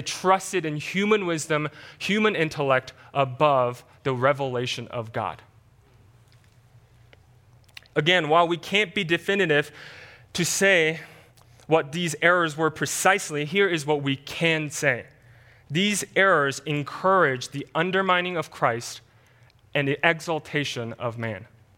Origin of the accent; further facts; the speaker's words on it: South Korea; English is a second language; moved away; I remember growing up in Korea and my parents were loving parents.